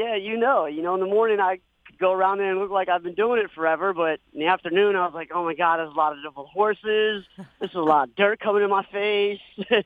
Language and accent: English; Silver Spring, Maryland, United States; I grew up in Silver Spring, Maryland, so there's, you know, Laurel's not too far from Silver Spring, but it's not exactly 10 minutes away.